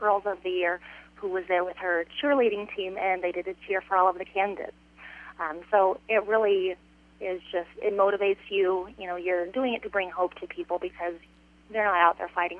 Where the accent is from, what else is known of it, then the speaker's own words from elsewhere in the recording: Atlantic, Iowa, United States; And, you know, Atlantic, it is, you know, my hometown. It's a great place to grow up